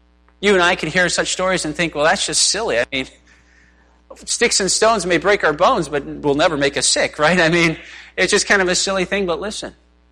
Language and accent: English; Hollywood, California, United States; As a young kid growing up outside of Hollywood, California, listen, there were a lot of things I saw and did that I should have never saw or did.